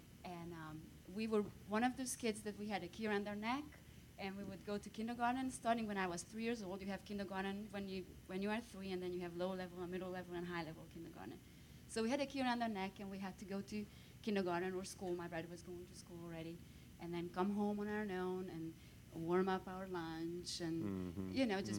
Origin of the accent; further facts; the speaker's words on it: Romania; first language Hungarian; English is a second language; I was born and raised in Romania, but I am by nationality Hungarian.